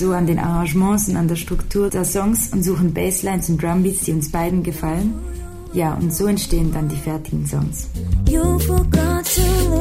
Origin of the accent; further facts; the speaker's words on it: Switzerland; wir kommen aus der Schweiz.